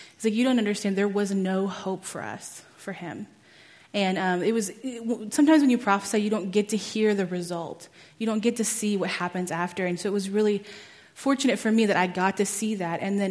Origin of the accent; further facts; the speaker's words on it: Texas, United States; I'm from Texas, and I'm a second-year student at GSSM.